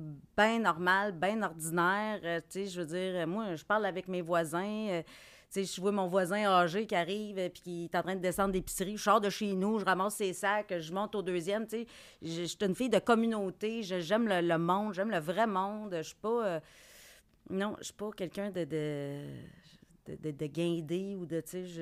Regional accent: Quebec, Canada; accent: Abitibi; J'ai un accent, ben oui. Pourquoi que mon accent abitibien dérange autant?

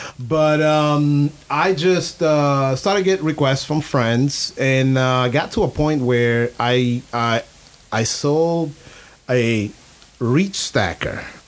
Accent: Angola; moved away; I was invited to go back to banking in my home country of Angola

